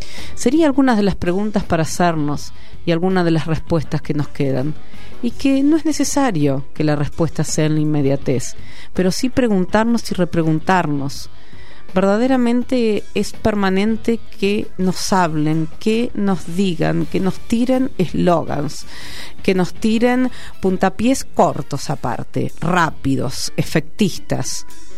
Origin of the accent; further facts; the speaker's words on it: Argentina; Nos interpela como argentinos y argentinas y nos interpela a nivel mundial.